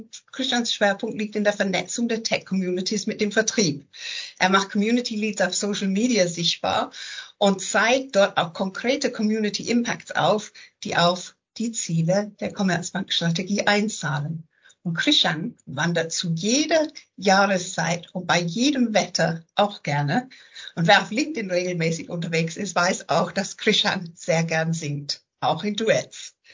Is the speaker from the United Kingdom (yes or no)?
yes; England, United Kingdom; German is a second language; Und ich als Engländerin muss sagen